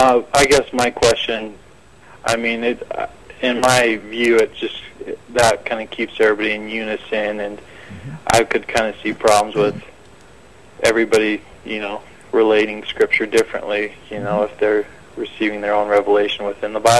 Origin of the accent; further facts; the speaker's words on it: Boston, Massachusetts, United States; now in Bountiful, United States; I've actually just lived here for about a year, and I originally grew up in Boston. I grew up Catholic